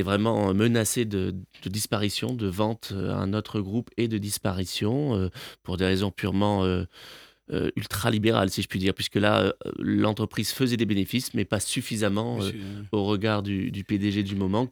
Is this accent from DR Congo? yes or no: no; Nîmes, Occitanie, France; Oui, je suis nîmois, je suis né à Nîmes il y a 44 ans de cela.